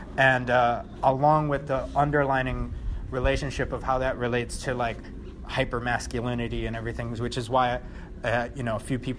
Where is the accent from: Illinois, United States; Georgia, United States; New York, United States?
Illinois, United States; Chicago; So this one on the left is a neighborhood I grew up in Chicago called Humble Park